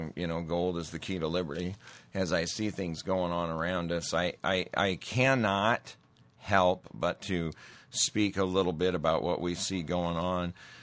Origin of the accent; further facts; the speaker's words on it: Montana, United States; I grew up in Montana. It was worse when I lived there.